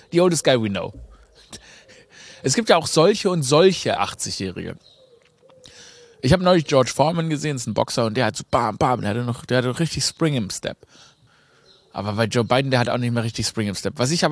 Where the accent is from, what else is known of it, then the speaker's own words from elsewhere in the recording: Stuttgart, Baden-Württemberg, Germany; Ich komme ja aus Stuttgart, gell?